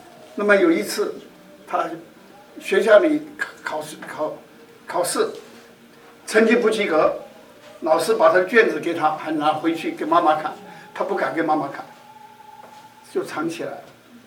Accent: China; 我们中国人的遗传还有很多

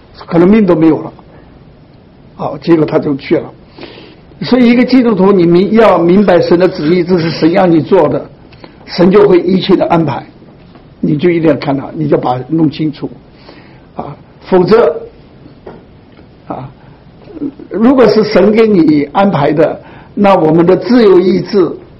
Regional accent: Sichuan, China; 我父亲呢就把这个钱呢兑到四川去，我是四川人

